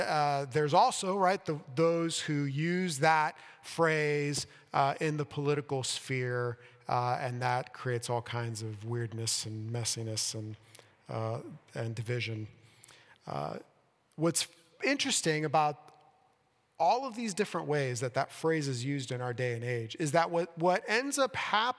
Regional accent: Miami, Florida, United States; So growing up in Miami, for those of you that don't know, I moved to Miami when I was 6. That's where I grew up.

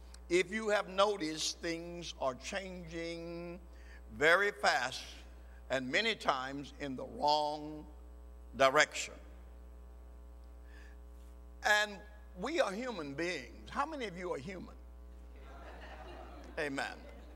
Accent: Mississippi, United States; we've just gotten back from a trip to Mississippi, my home state. I was born in the state of Mississippi

